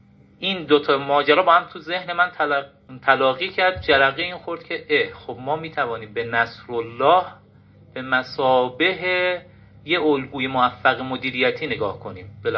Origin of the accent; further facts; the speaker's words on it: Mashhad, Razavi Khorasan, Iran; ما مثلا مشهدی هستیم